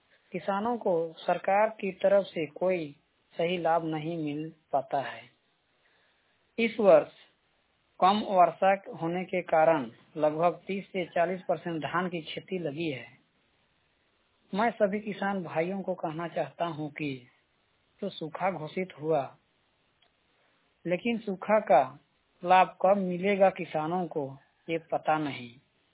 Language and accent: Hindi; Budhmu, Jharkhand, India; बुढ़मो से हूँ।